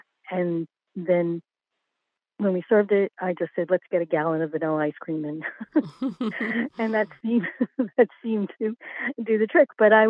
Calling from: Wynwood, Pennsylvania, United States; I'm calling from Wynwood, Pennsylvania.

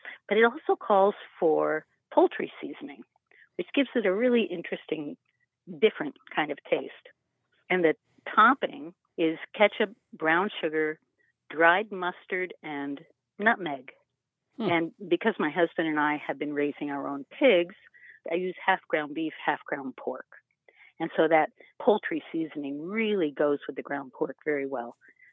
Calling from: Worcester, New York, United States; I'm calling from Worcester, New York.

